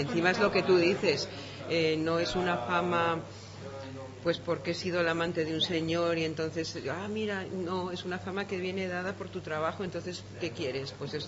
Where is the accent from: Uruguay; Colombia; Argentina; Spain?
Spain; en España somos latinos y decimos mucho lo que pensamos por la calle a gritos